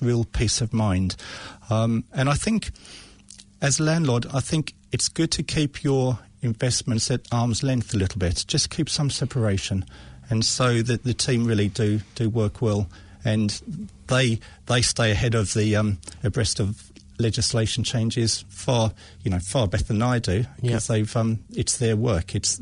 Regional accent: England, United Kingdom; moved away as an adult; now in New Zealand; I'm English, but I married a Kiwi, so she dragged me all the way over here.

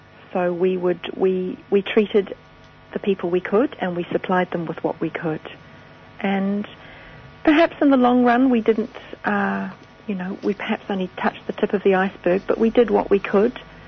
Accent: New Zealand; I'm a Kiwi girl.

